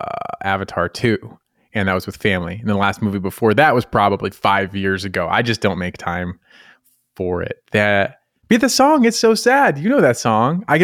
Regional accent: Colorado, United States; I'm from Colorado, but wake up like this.

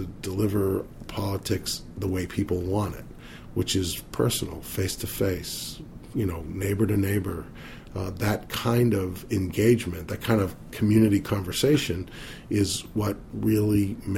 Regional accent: Abington, Massachusetts, United States; So I was working in my hometown of Abington.

